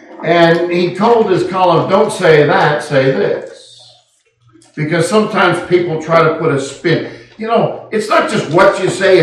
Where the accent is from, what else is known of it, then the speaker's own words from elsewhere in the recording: Castro Valley, California, United States; And I used to throw the Oakland Tribune in my hometown, the big city of Castro Valley, California.